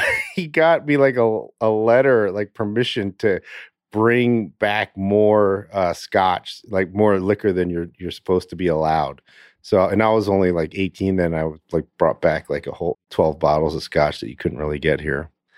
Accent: Winston-Salem, North Carolina, United States; born there; I was born in Winston-Salem, North Carolina. My family is from North Florida.

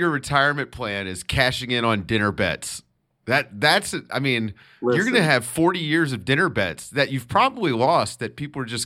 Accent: Richmond, Virginia, United States; Well, I'm from Richmond, so I'm okay. Right down the road. So D.C., you know, mid-Atlantic, you know. Baltimore to Richmond is all basically one place, kind of.

